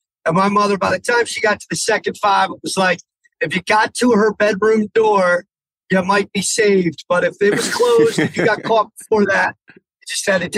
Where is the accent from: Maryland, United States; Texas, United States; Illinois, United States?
Maryland, United States; Potomac; I grew up in Potomac, Maryland, but I went to Gonzaga High School in Washington, D.C.